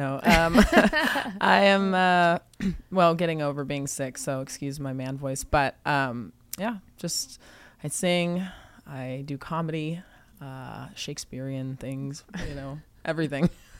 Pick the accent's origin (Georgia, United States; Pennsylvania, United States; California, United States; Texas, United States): Texas, United States; San Antonio; born there; I was born in Texas, San Antonio, Texas, which I actually just got a house over there too.